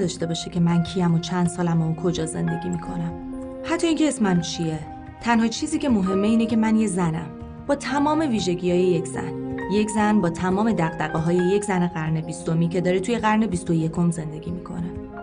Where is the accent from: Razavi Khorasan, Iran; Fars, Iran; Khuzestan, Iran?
Fars, Iran; Shiraz; راستی من خودم اهل شیرازم، خود شیراز.